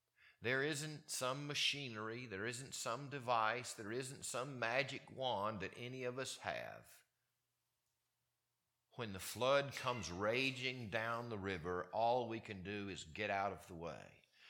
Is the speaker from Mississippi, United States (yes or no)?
yes; Mississippi, United States; I grew up in Mississippi, and you guys don't have them here the same way we have them at home